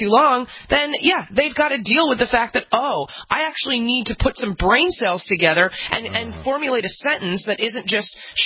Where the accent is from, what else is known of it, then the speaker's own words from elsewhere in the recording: New York City, New York, United States; This is one of these things, like, as a New Yorker, we've just been hearing about this building forever.